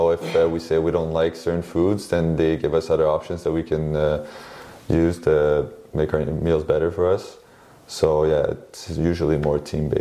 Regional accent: Montreal, Quebec, Canada; because I'm from Montreal.

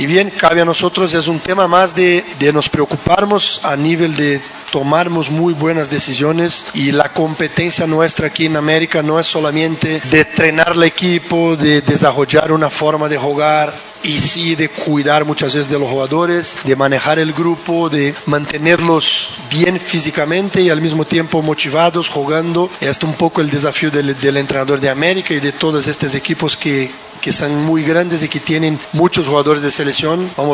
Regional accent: Brazil; Spanish is a second language; Yo vengo de Brasil

